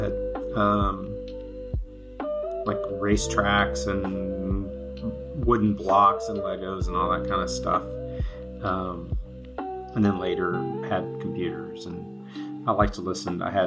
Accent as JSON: {"language": "English", "town": "Houston", "region": "Texas", "country": "United States", "tie": "born or raised there", "said": "I grew up in Houston in sort of the Garden Oaks area. It was, sort of typical 70s suburb area, latchkey kid sort of thing."}